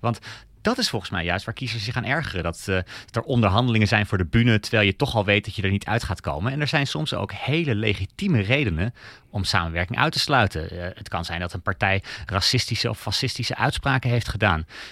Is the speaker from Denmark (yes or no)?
yes; Denmark; ik kom zelf uit Denemarken